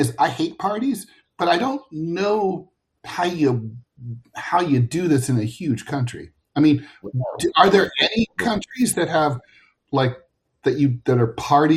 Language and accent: English; United States; I'm embarrassed as an American.